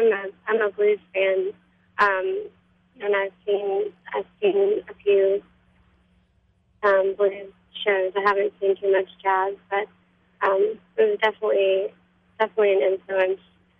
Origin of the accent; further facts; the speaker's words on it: Baton Rouge, Louisiana, United States; now in New Orleans, United States; I'm from Baton Rouge, Louisiana. I now live in New Orleans.